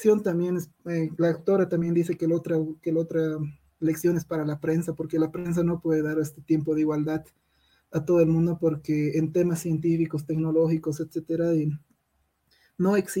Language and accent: Spanish; Cochabamba, Bolivia; especialmente como yo soy cochabambino, aquí siempre estamos con el lío de la Laguna Lalay